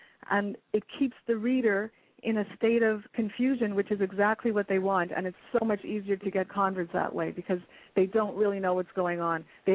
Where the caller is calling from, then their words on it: Montreal, Quebec, Canada; Oh, okay. Hi. I'm calling from Montreal.